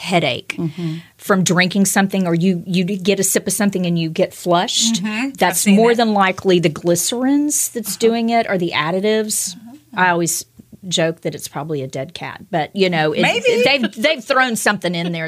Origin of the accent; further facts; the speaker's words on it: Tyler, Texas, United States; we grew up in Tyler, Texas, which is the rose cap. Yes, the rose capital of the world.